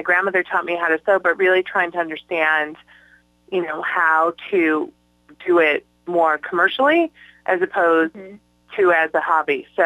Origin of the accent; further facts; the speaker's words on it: Michigan, United States; Yeah, so I'm from Michigan, and, you know, I heard one of you, I might have a little Jersey girl in me. I mean, I grew up in the 80s